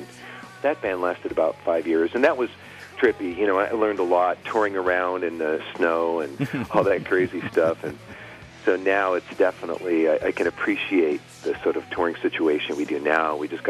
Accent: La Habra, California, United States; Well, I grew up in La Habra, which is sort of North Orange County area.

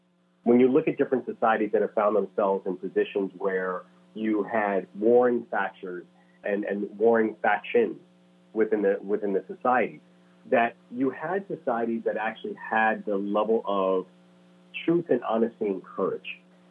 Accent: Baltimore, Maryland, United States; Yeah, and in fact, I still do live in Baltimore. You know, Baltimore is my hometown

